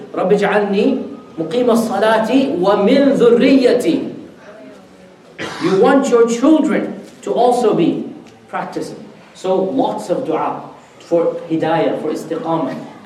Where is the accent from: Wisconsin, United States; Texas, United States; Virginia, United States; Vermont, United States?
Texas, United States; Houston; I was born in America, I'm of that generation, which is basically the first of the second generation. My father came in the early 60s. I grew up when the masajid was still, you know, in the first masjid of Houston, whatnot.